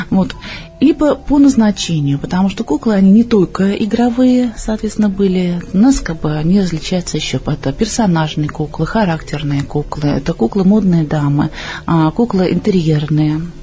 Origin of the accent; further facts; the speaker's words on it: Moscow, Russia; Я из Москвы и возглавляю музей уникальных кукол.